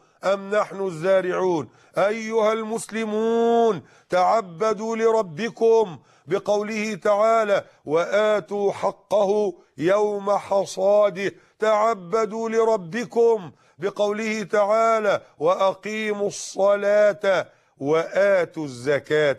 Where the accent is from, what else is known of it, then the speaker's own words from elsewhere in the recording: Egypt; فالآن الفلاحون عندنا في مصر يحصدون القمح أي الغلة